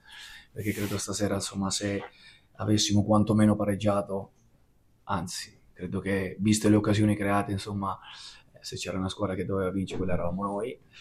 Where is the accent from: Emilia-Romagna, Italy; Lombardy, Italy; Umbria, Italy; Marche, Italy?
Marche, Italy; Grottammare; sai bene che ad Ascoli mi hanno sempre detto pesciaro, tra virgolette, no? Perché sono di Grotta a Mare.